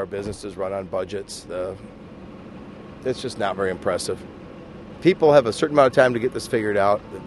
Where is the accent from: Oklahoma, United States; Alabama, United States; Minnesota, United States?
Minnesota, United States; I'm from Lake Minnetonka.